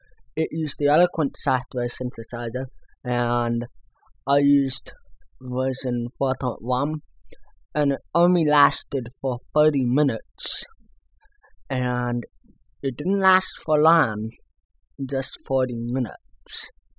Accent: Nanaimo, British Columbia, Canada; born there; Basically, I was born in 1991, and I was born in Nanaimo, which is a city in British Columbia

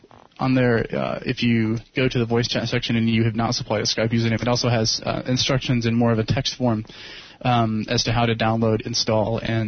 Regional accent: Arkansas, United States; from Arkansas.

